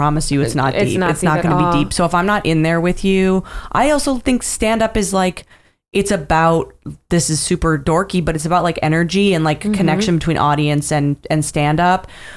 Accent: Canada; moved away as an adult; now in United States; Canadians versus America. Like, this is a perfect example of when I moved here from Canada when I was 19, I went to college here.

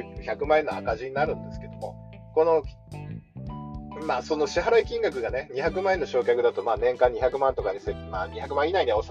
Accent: Kanto, Japan; 地元の関東だったら関東税、関東税務、関東市、関東甲信越なん税

